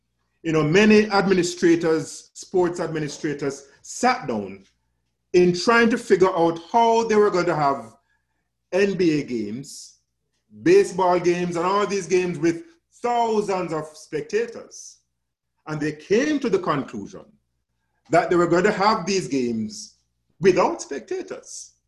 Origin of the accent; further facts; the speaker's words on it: Jamaica; especially back home in Jamaica, my home country